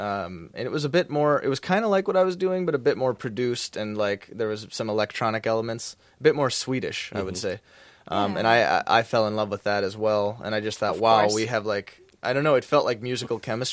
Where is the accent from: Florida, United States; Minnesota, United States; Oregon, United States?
Minnesota, United States; now in Stockholm, Sweden; No, actually, I'm originally from Minnesota.